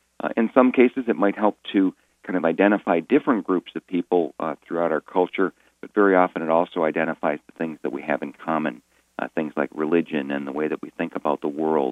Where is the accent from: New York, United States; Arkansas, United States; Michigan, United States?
Michigan, United States; Detroit; also born or lived in South Bend; now in Upper Peninsula, United States; You know, I grew up in the Detroit area.